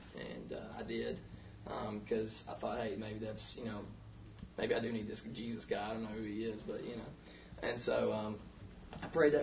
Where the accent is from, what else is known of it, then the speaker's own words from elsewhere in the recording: Tennessee, United States; I'm actually from Sevier County over in East Tennessee.